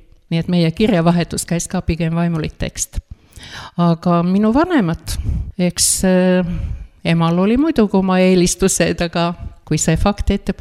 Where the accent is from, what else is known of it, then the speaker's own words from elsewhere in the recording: Jelgava, Zemgale, Latvia; Estonian is a second language; moved away as an adult; now in Estonia; olen sündinud Lätis, Jelgava linnas, elasin kogu ma lapsepõlve ja noorepõlve aja ja Eestisse tulin alles siis, kui abiellusin.